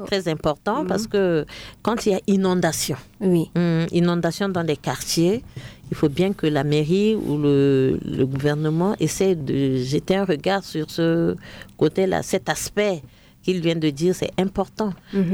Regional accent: Central African Republic; ici chez nous, en Centrafrique

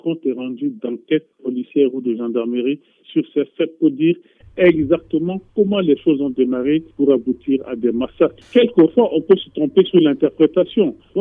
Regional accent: Central African Republic; Je le dis parce qu'en tant que Centrafricain, je constate que notre pays s'enfonce.

